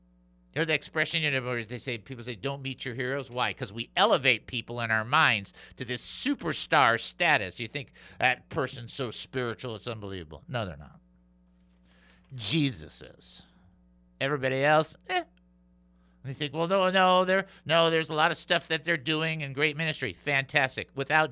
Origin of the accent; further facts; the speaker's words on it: Detroit, Michigan, United States; And I'm like, I can get down there. I'm from Detroit. Right, I never drove in Detroit, but that's not the point.